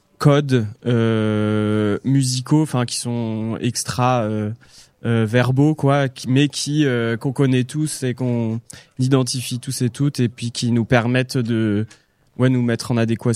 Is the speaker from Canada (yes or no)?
no; Réunion; also born or lived in Rouen; je suis né à Rouen, j'ai grandi à l'île de la Réunion, après j'ai fait des études un peu dans plein de coins.